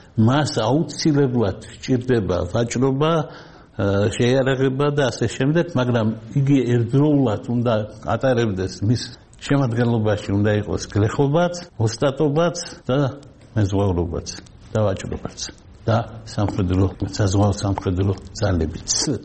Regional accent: Batumi, Adjara, Georgia; მე ბათუმელი ვარ

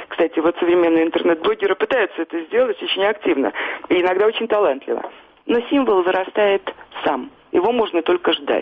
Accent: Belarus; вот мы, белорусы

